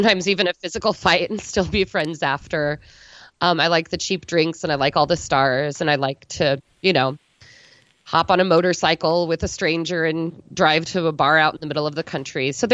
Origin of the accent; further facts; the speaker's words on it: Illinois, United States; So I grew up in a small farm town of just over 1,000 people in southern Illinois, about an hour and a half southeast of East St. Louis.